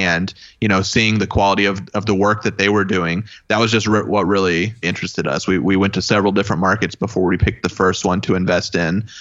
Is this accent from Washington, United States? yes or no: no; Dallas, Texas, United States; It was my hometown in Dallas.